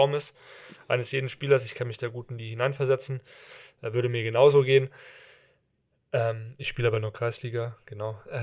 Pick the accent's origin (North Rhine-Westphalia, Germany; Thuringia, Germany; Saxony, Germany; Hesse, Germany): Hesse, Germany; Also ich bin ja aus der Nähe von Frankfurt